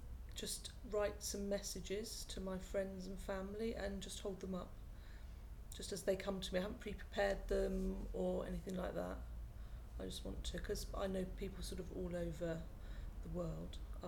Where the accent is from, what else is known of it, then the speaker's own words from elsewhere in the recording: Plymouth, South West England, United Kingdom; also born or lived in London; I grew up in Plymouth, or just outside Plymouth, and I've worked in London for very many years, well, all of my working life